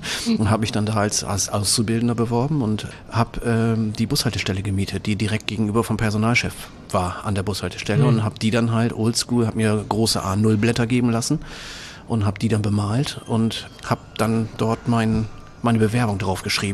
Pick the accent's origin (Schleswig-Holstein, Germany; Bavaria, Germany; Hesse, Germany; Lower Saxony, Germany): Lower Saxony, Germany; Oldenburg; Ich bin aus dem schönen Oldenburg, in Oldenburg, also nicht das, was hier in Schleswig-Holstein ist